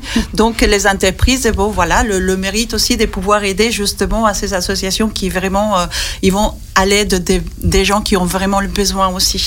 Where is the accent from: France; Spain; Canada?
Spain; moi, j'ouvrais les fenêtres quand j'étais petite en Espagne et j'avais le Maroc en face.